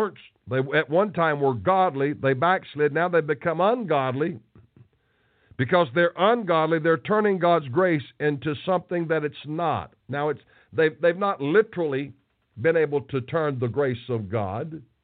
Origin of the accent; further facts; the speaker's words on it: the South, United States; and get made fun of a lot down here because I'm from the South